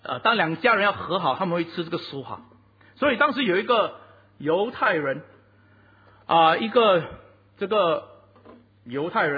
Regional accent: Singapore; 但是我们新加坡人就这样，人告诉我们要做我们就做

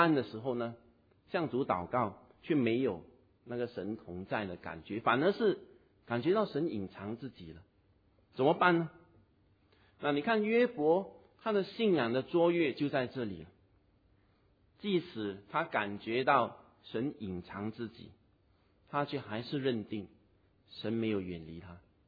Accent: Singapore; 那我们新加坡人没有去过沙漠的，所以不熟悉那个路

